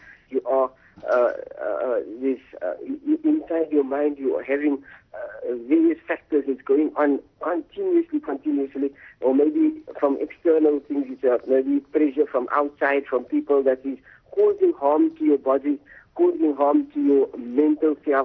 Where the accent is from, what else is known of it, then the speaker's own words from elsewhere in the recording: Cape Town, Western Cape, South Africa; Actually, I am from Cape Town, South Africa.